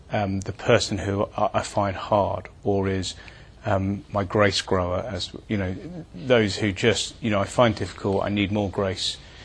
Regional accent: United Kingdom; whereas our reservedness as British, I think, just keeps us from.

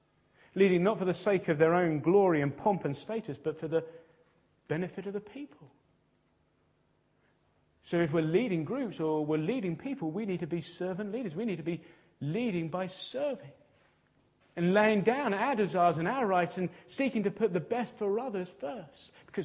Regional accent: United Kingdom; But we are British and we're middle class and we just blank.

